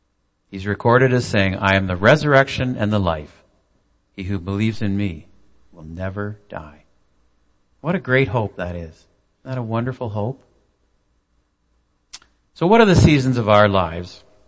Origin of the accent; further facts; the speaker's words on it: London, Ontario, Canada; born there; I was born in London, Ontario. Nice house, quiet street, two older brothers, stable family, parents who were together for my whole life.